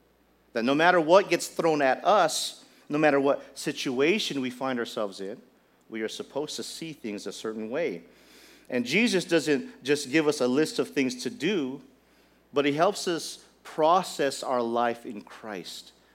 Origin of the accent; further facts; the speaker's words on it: Hawaii, United States; I come from Hawaii and driving here is kind of crazy.